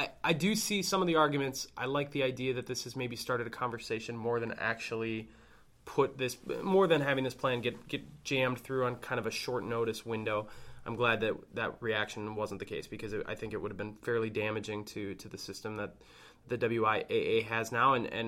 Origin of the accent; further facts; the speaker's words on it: Wisconsin, United States; now in Milwaukee, United States; I mean, you know, I'm from the Fox Valley and live mm-hmm. in Milwaukee.